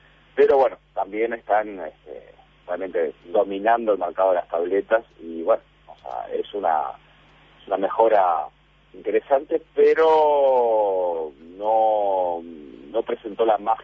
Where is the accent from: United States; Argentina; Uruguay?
Uruguay; no porque soy uruguayo